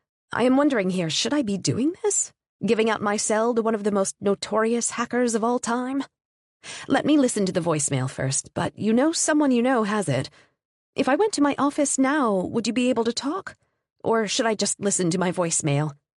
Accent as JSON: {"language": "English", "country": "Puerto Rico", "tie": "born or raised there", "said": "And then I mentioned that I was raised in Puerto Rico."}